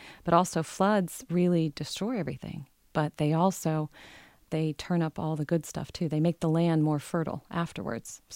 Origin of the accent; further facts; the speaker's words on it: Hannibal, Missouri, United States; We walk the same streets where Mark Twain, where his boyhood home is, see the exact same fence that shows up in Tom Sawyer